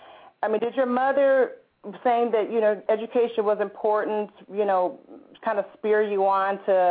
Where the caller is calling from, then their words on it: Austell, Georgia, United States; I'm calling from Austell, Georgia.